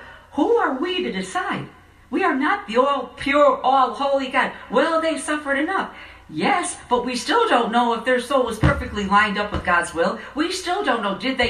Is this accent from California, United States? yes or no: no; Chicago, Illinois, United States; I'm from Chicago, and we don't have packed churches during the day.